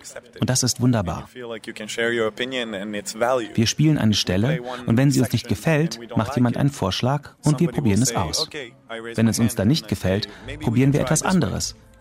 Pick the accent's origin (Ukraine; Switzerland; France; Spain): Spain; Madrid, Community of Madrid; German is a second language; now in Berlin, Germany; Ich komme aus Madrid und spiele Cello.